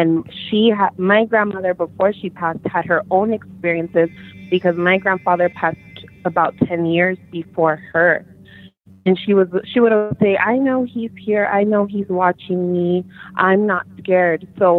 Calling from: Yuma, Arizona, United States; I'm calling from Yuma, Arizona.

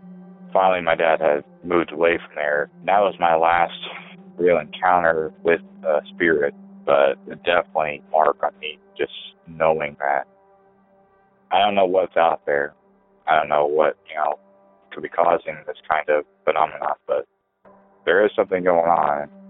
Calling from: Elwood, Indiana, United States; I'm calling from Elwood, Indiana, at the time that happened.

